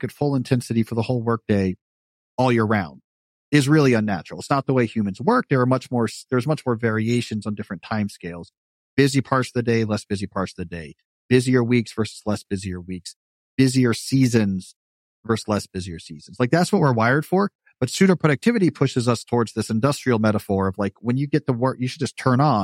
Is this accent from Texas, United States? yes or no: yes; Texas, United States; So I grew up in Texas, but never had a Texas accent.